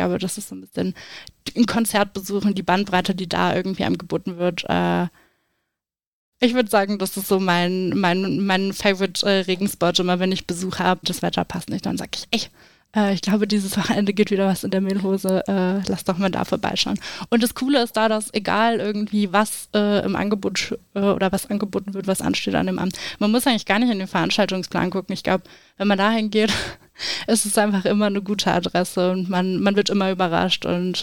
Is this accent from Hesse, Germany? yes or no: no; Mecklenburg-Vorpommern, Germany; now in Thuringia, Germany; Ich komme selbst nicht aus Thüringen, ich bin aus Mecklenburg-Vorpommern, kleines Nordlicht